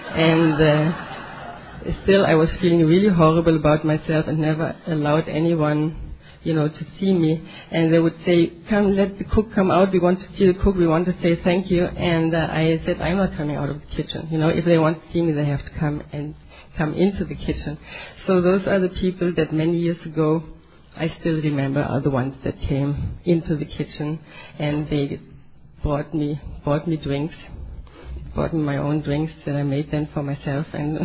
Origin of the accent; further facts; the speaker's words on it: Germany; now in Aruba; I live in Aruba for 16 years now. It was a geographical escape from Germany because they didn't have enough rum in Germany.